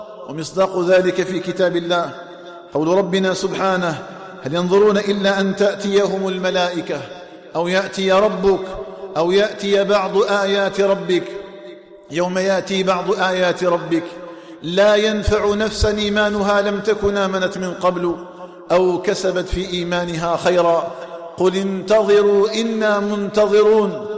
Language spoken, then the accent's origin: Arabic; Algeria; اللهم اجعل بلدنا الجزائر آمنا مطمئنا